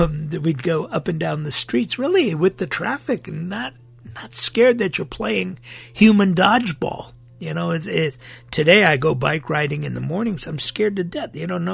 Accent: Hollywood, California, United States; Now, I grew up in Hollywood, California. Now, this today you'd be scared to go out. When I grew up back in the 60s, 70s, even 80s, well, 80s, I was already out of there. I had headed up to Cupertino in 1982.

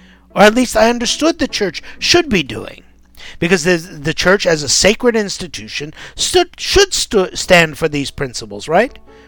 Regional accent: United States; as an American, I have been brought up knowing that this is my right, knowing that this country has been founded on this revolution

